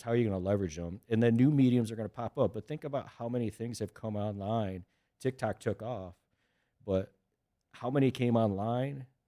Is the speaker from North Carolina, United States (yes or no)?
yes; Charlotte, North Carolina, United States; so for me, I grew up in Charlotte in that aspect, loved it, met my wife there